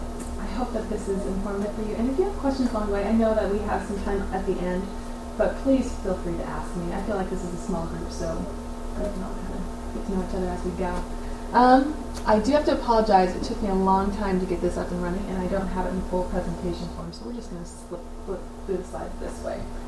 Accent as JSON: {"language": "English", "region": "California", "country": "United States", "tie": "born or raised there", "said": "I am actually from California, and I'm born and raised, and I went to school at BYU."}